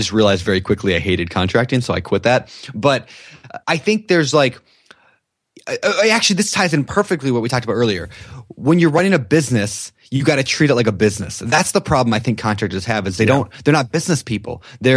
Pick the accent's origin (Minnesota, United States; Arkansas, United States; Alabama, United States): Minnesota, United States; You know, I grew up in Minnesota when I was a kid. And so I've been looking at investing in Minnesota simply because I've got a massive family connection out there.